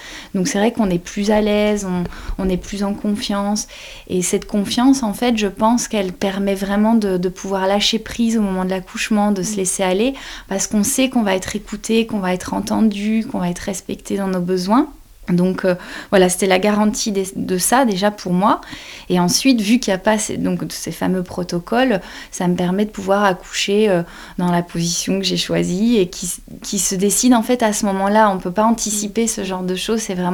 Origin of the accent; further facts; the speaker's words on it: Belgium; moved away as an adult; now in France; je suis belge. Je suis arrivée en France en fait il y a à peu près 8 ans